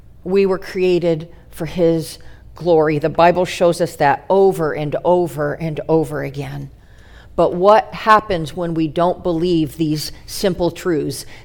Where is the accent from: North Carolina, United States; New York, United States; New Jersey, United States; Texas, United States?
New York, United States; as a little girl, I grew up in Western New York.